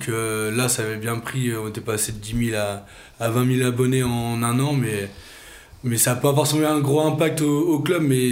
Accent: Feillens, Auvergne-Rhône-Alpes, France; j'ai 25 ans, je viens de Feillan dans l'Ain à côté de Mâcon

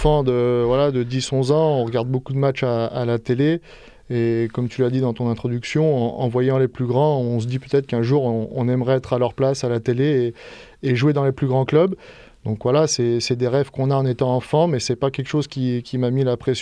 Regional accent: Bourg-en-Bresse, Auvergne-Rhône-Alpes, France; j'ai 29 ans, je suis natif de Bourg-en-Bresse.

